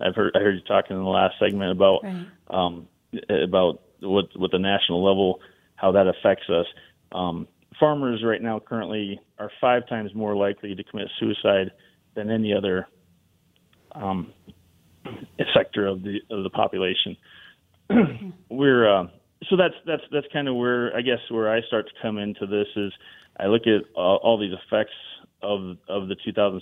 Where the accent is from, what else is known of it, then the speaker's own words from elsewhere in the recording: South Dakota, United States; also born or lived in Kansas; So I was born in Kansas. 2 years old, my parents moved us back to South Dakota to the farm and ranch.